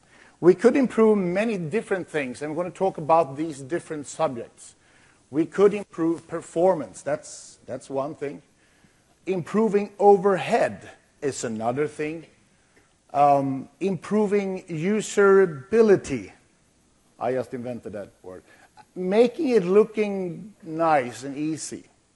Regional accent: Sweden; I'm from Sweden, which is over there.

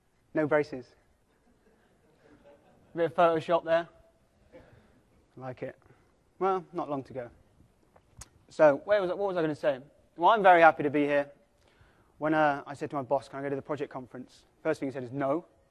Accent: Sherborne, South West England, United Kingdom; moved away as an adult; now in Houston, United States; I'm actually from a small place in called Sherborne in Dorset. It's got a population of 9,500 people.

